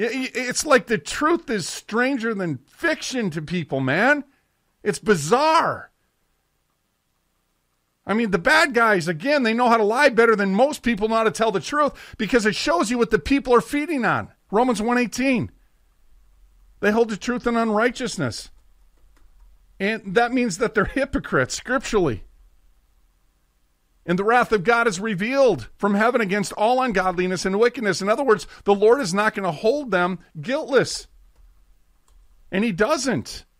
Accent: Minneapolis, Minnesota, United States; You guys all know that I'm from Minneapolis. I'm about 50, 60 miles away from Minneapolis.

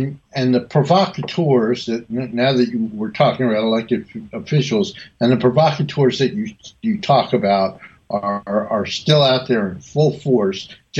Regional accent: New Jersey, United States; I am from New Jersey.

